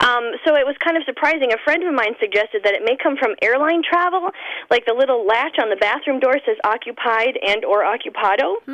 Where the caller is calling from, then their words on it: Ishpeming, Michigan, United States; I'm calling from Ishpeming, Michigan.